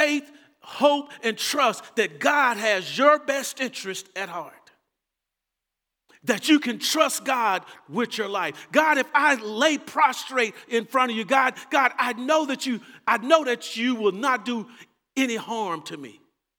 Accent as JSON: {"language": "English", "region": "Texas", "country": "United States", "accent": "Texas", "said": "excuse my broken English, but my Texas accent"}